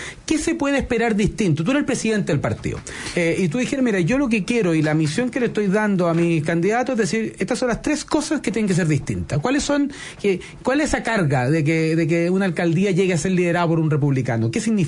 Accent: San Bernardo, Santiago Metropolitan Region, Chile; Yo soy de San Bernardo, el Bosque

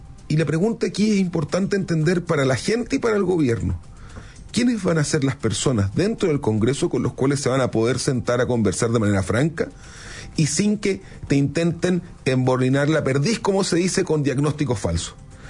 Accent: Concepción, Biobío, Chile; yo soy de Concepción, así que conozco

